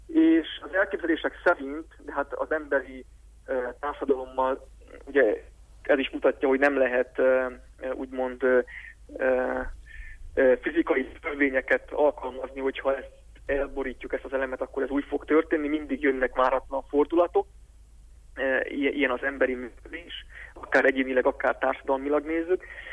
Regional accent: Transylvania, Romania; hisz erdélyi magyarok vagyunk

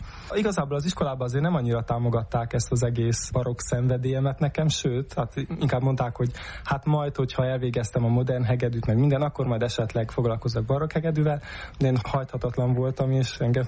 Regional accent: Miercurea Ciuc, Harghita, Romania; Én Csíkszeredában születtem, és itt is kezdtem el zenét tanulni

